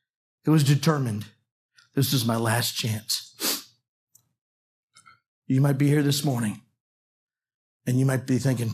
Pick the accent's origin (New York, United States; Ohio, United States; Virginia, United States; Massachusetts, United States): Massachusetts, United States; Boston; moved away as an adult; also born or lived in Florida; Then he knew I would move from Boston at 18 to Florida. He knew as I was growing up in Boston that I went to a church that was a Baptist church for 18 years